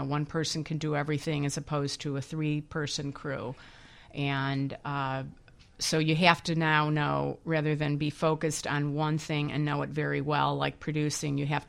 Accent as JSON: {"language": "English", "town": "Glenview", "region": "Illinois", "country": "United States", "tie": "born or raised there", "said": "Grew up in Glenview."}